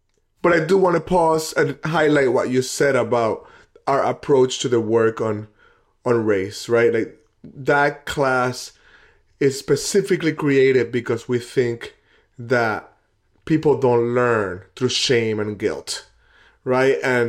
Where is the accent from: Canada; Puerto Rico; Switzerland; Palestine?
Puerto Rico; born there; I was born in Puerto Rico, and we were just at my parents' house